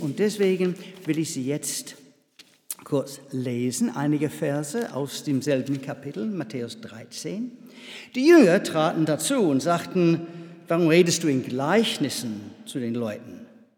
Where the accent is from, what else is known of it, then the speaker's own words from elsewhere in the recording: England, United Kingdom; German is a second language; Es geht um etwas typisch Englisches. Naja, ihr wisst ja, wo ich herkomme.